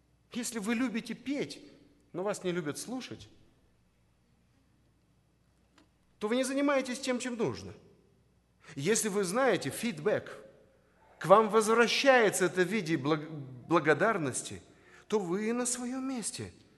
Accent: Chișinău, Moldova; я родился и вырос в Кишиневе. Я, моя жена, мы коренные кишиневцы. Ну, дети, естественно, уже у нас родились там. Для нас это родной город.

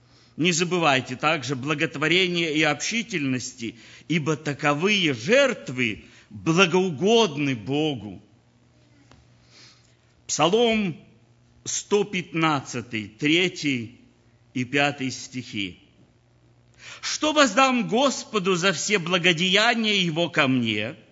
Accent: Ukraine; Я тоже украинец.

